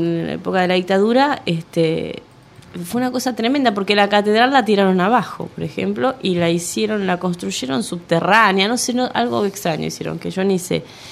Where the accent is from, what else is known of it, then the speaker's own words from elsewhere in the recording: San Martín, Buenos Aires Province, Argentina; born there; Nací en San Martín.